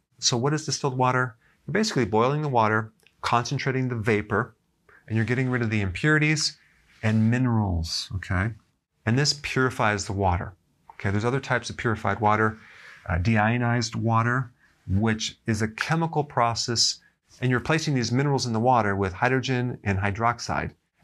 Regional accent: Wisconsin, United States; Growing up in Wisconsin, we had some incredible well water.

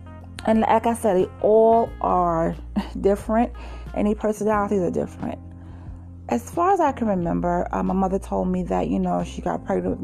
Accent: Brooklyn, New York, United States; I am going to be talking to you about growing up in Brooklyn, about my family life.

